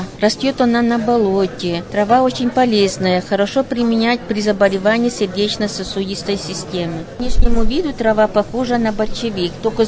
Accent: Mari El, Russia; Я приехала из Республики Мариэл.

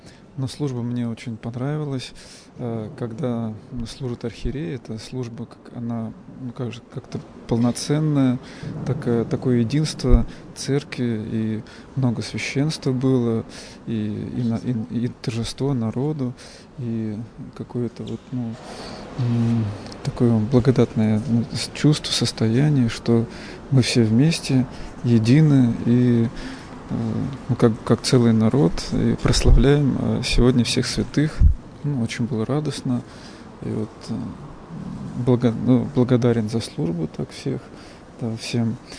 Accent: Moscow, Russia; Я из Москвы.

